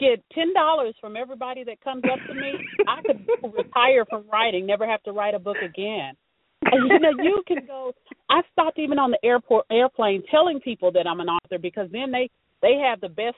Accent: Arkansas, United States; Now, I'm originally from Arkansas, and I got a country trouble-filled family, and I was an anchor.

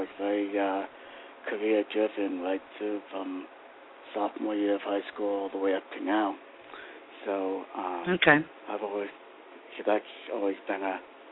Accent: Bar Harbor, Maine, United States; Well, I grew up in Bell Harbor. Went through the school system and everything there, and then moved to Southern Maine in 2006, and I've been down here ever since.

